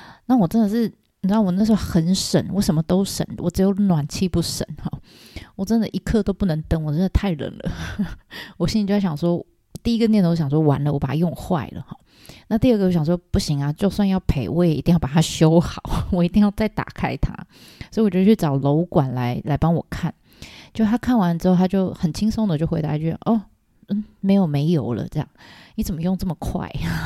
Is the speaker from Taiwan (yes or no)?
yes; Taiwan; 那这跟我们台湾人到北海道去的时候常常会觉得房子好热的情况是完全相反的。